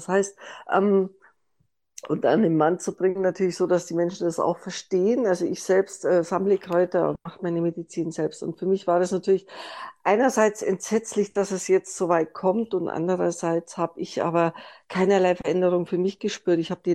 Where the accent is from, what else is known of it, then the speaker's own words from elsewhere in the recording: Munich, Bavaria, Germany; ihr hört es, ich bin eine Münchnerin